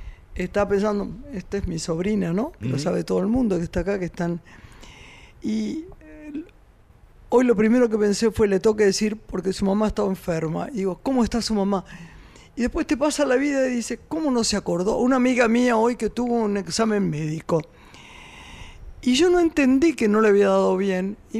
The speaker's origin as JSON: {"language": "Spanish", "country": "Argentina", "said": "somos argentinos."}